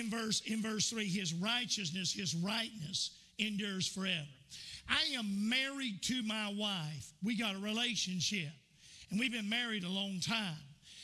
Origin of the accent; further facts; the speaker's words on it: Hilliard, Florida, United States; Hilliard, Florida. And Hilliard's so small, you have to go to Jacksonville to turn around. And but I was raised in Hilliard, Florida. I was raised in a house that was never completed.